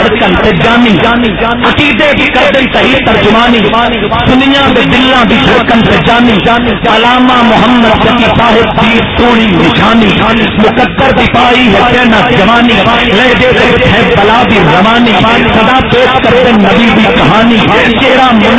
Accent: Punjab, Pakistan; first language Punjabi; چونکہ میرا تعلق پنجابی زبان سے ہے تو میں پنجابی میں

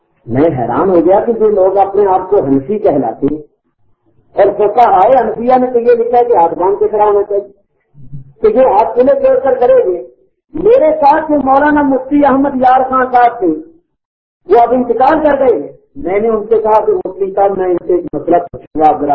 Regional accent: Karachi, Sindh, Pakistan; آپ کہاں سے آئے؟ میں نے کہا پاکستان. کس شہر سے؟ میں نے کہا کراچی سے.

